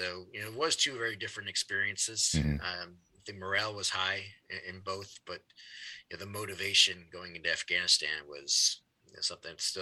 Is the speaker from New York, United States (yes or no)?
yes; Rochester, New York, United States; I'm from New York State, from Rochester, which is quite a ways from New York City, but, you know, it's still my home state.